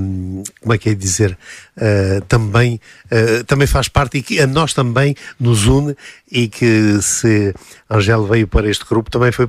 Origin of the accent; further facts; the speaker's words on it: Minho, Portugal; also born or lived in Trás-os-Montes; eu sou minhoto, mas nasci em Trás-Montes também, não é?